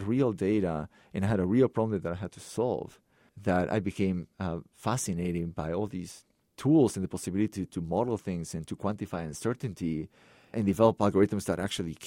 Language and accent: English; Lima, Peru; moved away as an adult; I grew up in Lima, Peru, in a third world country. My father was an engineer